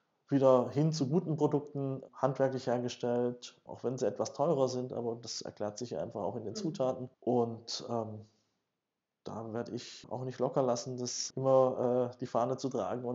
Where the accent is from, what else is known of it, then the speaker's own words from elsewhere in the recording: Konstanz, Baden-Württemberg, Germany; Also ich komme ja aus Konstanz